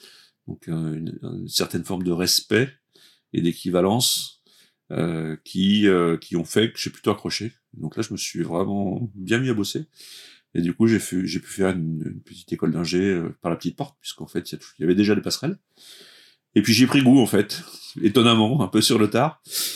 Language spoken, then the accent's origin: French; Bourgogne-Franche-Comté, France; bourguignon d'origine en fait, je suis né en Côte d'Or, j'ai grandi dans Lyon, pas très loin de Chablis, et donc c'est vraiment ma région